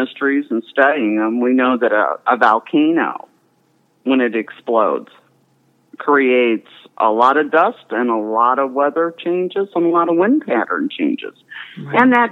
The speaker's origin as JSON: {"language": "English", "town": "Akron", "region": "Ohio", "country": "United States", "tie": "born or raised there", "said": "I'm from born and raised in North Akron. When I was young, I graduated from North High School, went on to own a small flower shop in North Akron"}